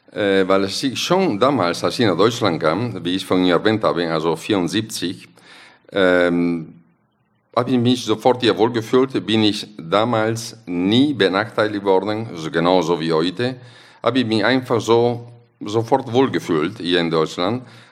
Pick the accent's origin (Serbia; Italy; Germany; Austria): Italy; German is a second language; wir sind als Italiener, wir sind leicht zufriedenzustellen, aber eigentlich immer unzufrieden.